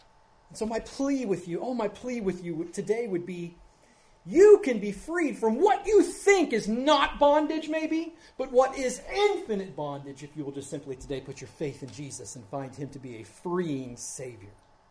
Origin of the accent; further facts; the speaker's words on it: Midwest, United States; Growing up in the Midwest, the demonstration of that would be a gigantic, not bull moose, but bull